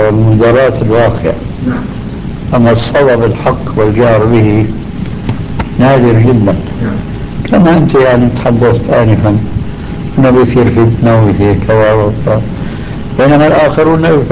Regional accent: Syria; هذا الدكتور البوثي اللي عندنا في سوريا كتب هذه العبارة

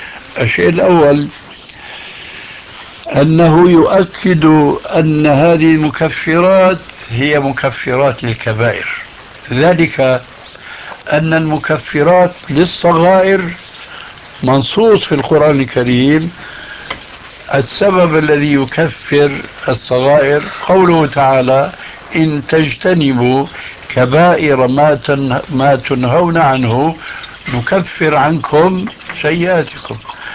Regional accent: Syria; وكما يقول عندنا في سوريا

